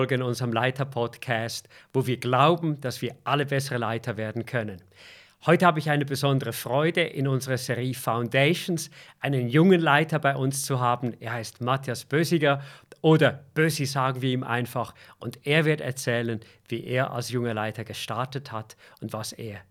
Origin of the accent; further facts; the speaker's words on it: Switzerland; Und als Schweizer ist es natürlich für uns am authentischsten, wenn wir es auf Schweizerdeutsch machen können.